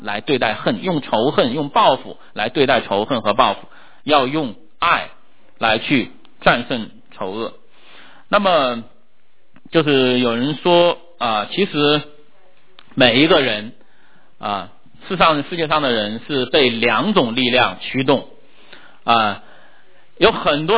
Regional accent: China; 我们中国人都知道以前那个非常著名的这个报仇的故事成为我们的英雄

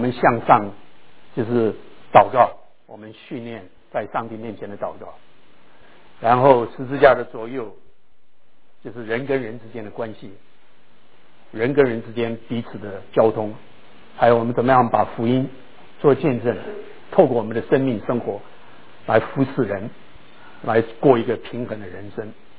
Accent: Taiwan; also born or lived in Changsha, China; 我是在长沙出生的，从来没有去过长沙。我是在台湾长大的，但是在7-8年的时候，上帝给我一个很奇妙的机会，我可以在美国接受神学的训练

